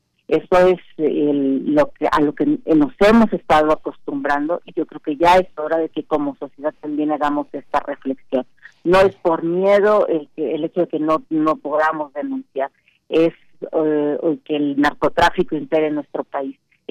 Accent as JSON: {"language": "Spanish", "country": "Mexico", "said": "yo creo que es importante que reflexionemos como sociedad y como mexicanos acerca del apoyo social que se le da a la delincuencia"}